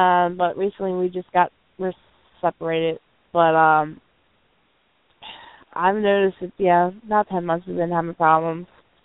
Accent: Essex, Maryland, United States; born there; I was born in Essex, Baltimore, Maryland.

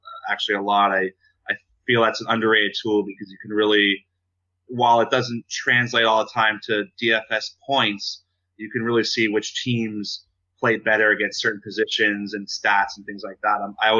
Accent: Australia; accent: Australian; And he's still yet to challenge me with my Australian accent.

